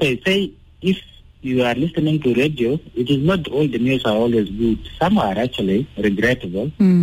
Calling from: Aweil, Northern Bahr el Ghazal, South Sudan; I'm calling from Awil.

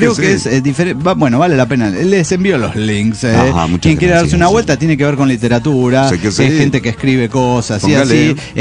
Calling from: Cochabamba, Bolivia; Saludos desde Cochabamba.

